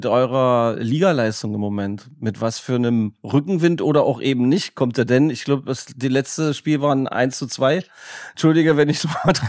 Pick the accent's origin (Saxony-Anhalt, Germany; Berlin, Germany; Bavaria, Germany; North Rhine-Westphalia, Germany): Saxony-Anhalt, Germany; Magdeburg